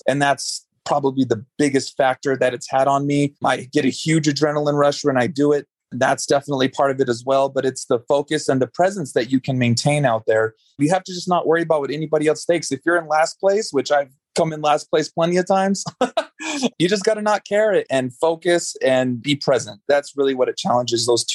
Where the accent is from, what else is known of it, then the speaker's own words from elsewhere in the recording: Reserve, New Mexico, United States; also born or lived in Phoenix, Arizona; I was born in Phoenix, but I grew up in a small town in New Mexico called Reserve, New Mexico. It's population of probably 250 people.